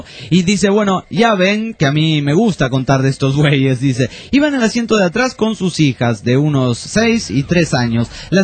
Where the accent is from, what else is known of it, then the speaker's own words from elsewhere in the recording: Juliaca, Puno, Peru; Y soy del Perú, específicamente de Juliaca.